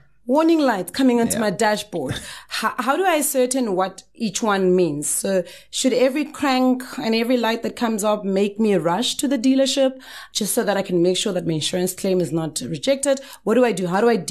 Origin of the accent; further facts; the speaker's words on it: Bushbuckridge, Mpumalanga, South Africa; I probably check my tires because I'm from Bushbuck Ridge, right?